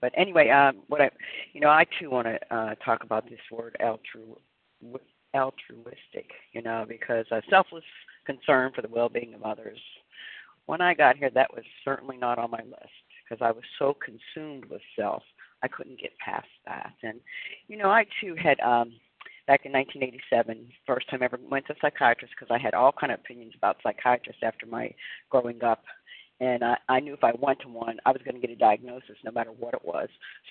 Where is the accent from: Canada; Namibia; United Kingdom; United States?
United States; Pennsylvania; In 2 weeks' time, I was in a treatment center in Florida. I'm from Pennsylvania.